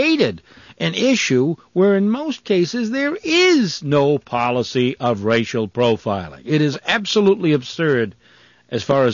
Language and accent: English; Rhode Island, United States; in my home state, in Rhode Island